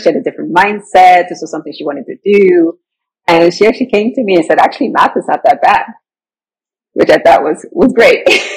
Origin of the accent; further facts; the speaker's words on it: Nigeria; now in United States; which me as a Nigerian was a very different culture as a Nigerian American.